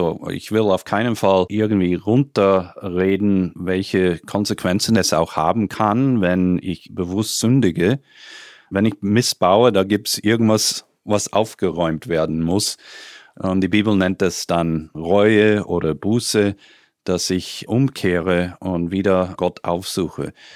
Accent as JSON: {"language": "German", "country": "United States", "said": "Ich wollte nach Österreich für 2 Jahre gehen und dachte, okay, dann geht es zurück in die USA, wo ich herkomme."}